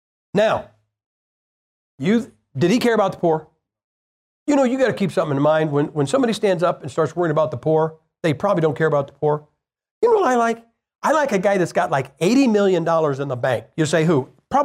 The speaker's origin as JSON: {"language": "English", "region": "Ohio", "country": "United States", "said": "I'm from Ohio, man. Michigan and us, we're like this."}